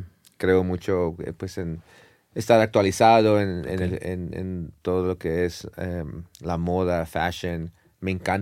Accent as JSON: {"language": "Spanish", "town": "San Diego", "region": "California", "country": "United States", "tie": "born or raised there", "said": "Soy originario de San Diego, California, ¿no?"}